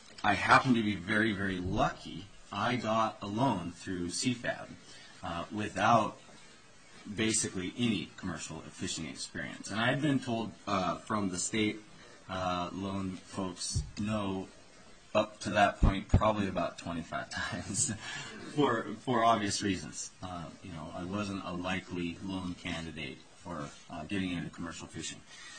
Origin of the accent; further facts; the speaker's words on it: Haines, Alaska, United States; I was born in Haines. I've lived in Alaska about 30 years of my life.